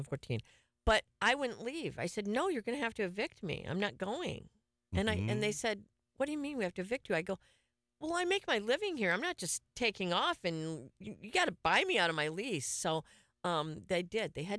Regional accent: Melbourne Beach, Florida, United States; And growing up in Melbourne Beach was... you know, we hung out under the bridge at night.

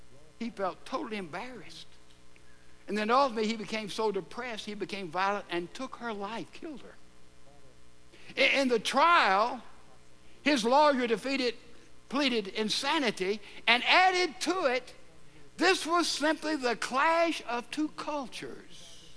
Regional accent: Mississippi, United States; I'm an American, and you see different culture today. You know, the culture of Texas is not the culture of my home state of Mississippi.

